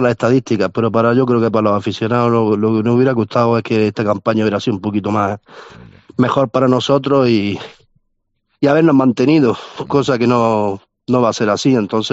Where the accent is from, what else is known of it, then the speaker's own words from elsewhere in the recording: Granada, Andalusia, Spain; yo los que somos realmente de Granada